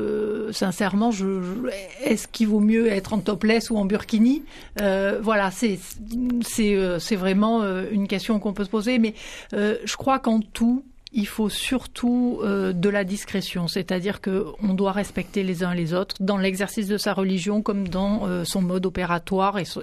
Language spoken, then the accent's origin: French; Brittany, France; Je suis plutôt du côté menhir, je suis bretonne. Oui, j'ai forcément des ancêtres gaulois